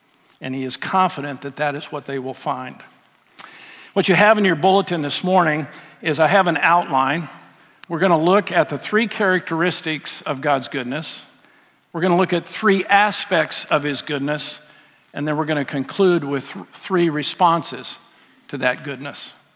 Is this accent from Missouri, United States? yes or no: no; Oregon, United States; And growing up in Oregon, we had a lot of rain